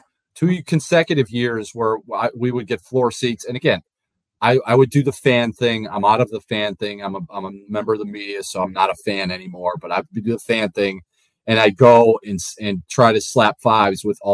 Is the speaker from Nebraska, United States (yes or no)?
no; Buffalo Grove, Illinois, United States; I grew up in Buffalo Grove, Illinois.